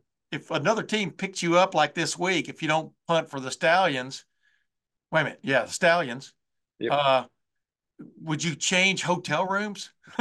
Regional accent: Lufkin, Texas, United States; You know, I grew up in East Texas, man. So in Lufkin, north of Houston, about 120 miles.

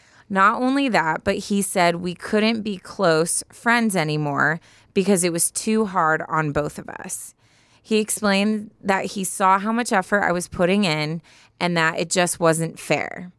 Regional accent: Oregon, United States; as he had heard I was from Oregon and he was from California.

